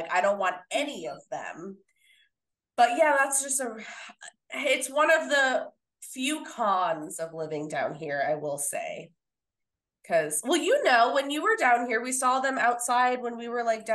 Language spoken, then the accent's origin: English; New York City, New York, United States; also born or lived in Philadelphia; But you know, like growing up in New York City and then living in Philly for several years, I've had my fair share of roach encounters.